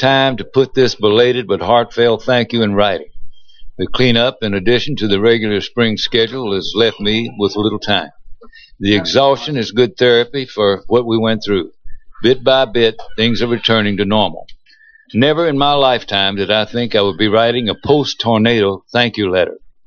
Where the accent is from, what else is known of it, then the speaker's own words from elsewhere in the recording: the South, United States; accent: southern; Usually my southern accent.